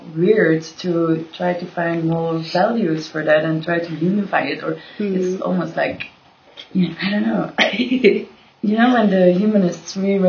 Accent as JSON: {"language": "English", "country": "Belgium", "said": "I would never call myself European. I just say I'm from Belgium."}